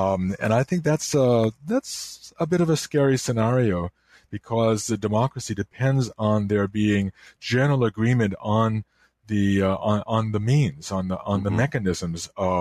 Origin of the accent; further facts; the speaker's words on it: Chicago, Illinois, United States; I grew up in the Chicago area, and I lived in DuPage County.